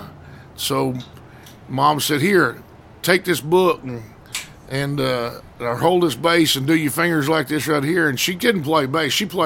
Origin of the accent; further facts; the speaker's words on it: El Dorado, Arkansas, United States; I'm from South Arkansas, El Dorado, Arkansas, but my dad is from the northeastern corner of Louisiana, so I get to claim both states.